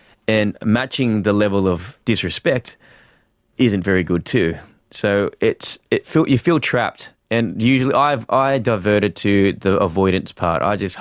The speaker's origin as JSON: {"language": "English", "town": "Newcastle", "region": "New South Wales", "country": "Australia", "tie": "born or raised there", "also_born_or_lived": "South Korea", "said": "My mum and dad look very, they're Caucasian and I'm Korean, and I grew up in Newcastle, so it's a little regional town."}